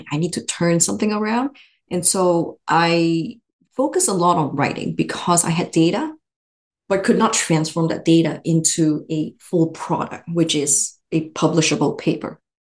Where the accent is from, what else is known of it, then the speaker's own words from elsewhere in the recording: Malaysia; I'm originally from Malaysia, and after finishing my medical school, actually, I trained in both Ireland and Malaysia.